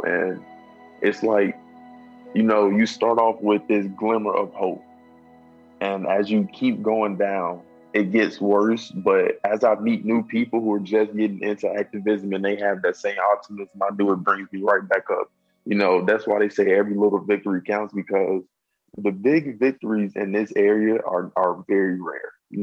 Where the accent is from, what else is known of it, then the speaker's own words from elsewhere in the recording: Clarksdale, Mississippi, United States; now in Georgia, United States; I'm 18 years old. I'm from Clarksdale, Mississippi, but I currently live in Georgia.